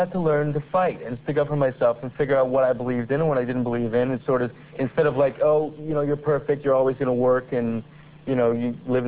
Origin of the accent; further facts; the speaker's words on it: Long Beach, California, United States; I grew up in Long Beach, California.